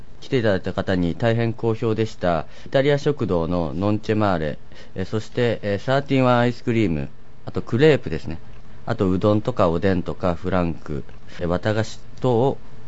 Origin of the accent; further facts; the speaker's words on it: Chofu, Tokyo, Japan; やはりですね私たちが生まれ育った、調布の町